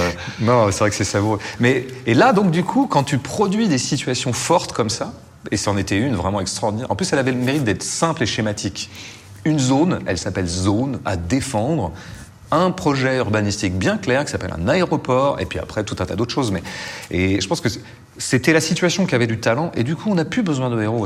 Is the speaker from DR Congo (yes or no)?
no; Nantes, Pays de la Loire, France; moi je dis Nantes, je suis nantais, donc j'essaie de ramener ma fierté